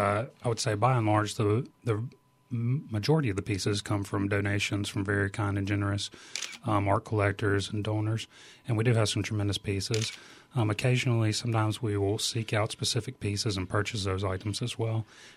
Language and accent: English; Laurel, Mississippi, United States; I did a little internship at a fantastic little museum in my hometown of Laurel, Mississippi, actually the Lauren Rogers Museum of Art.